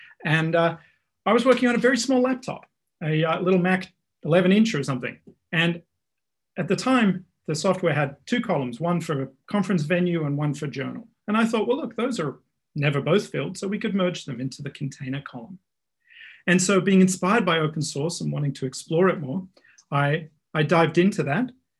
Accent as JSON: {"language": "English", "country": "Australia", "lives_now": "United States", "said": "I came from Australia to the US for a PhD, as many international students do."}